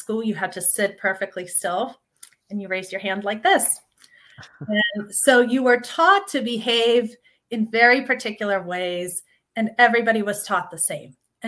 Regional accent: Odesa, Odesa Oblast, Ukraine; Well, the first thing I want to tell you is I was born in a beautiful city. It's called Odessa, Ukraine. It is a port city.

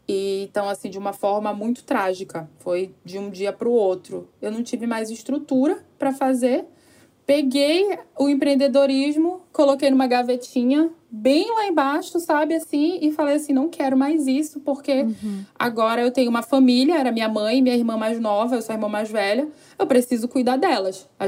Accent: Manaus, Amazonas, Brazil; Nascida e crescida no Amazonas, em Manaus.

